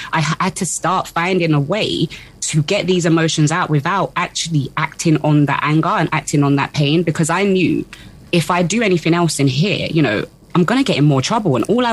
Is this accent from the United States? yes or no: no; United Kingdom; I would have just been like, yeah, I'm African, but I'm British.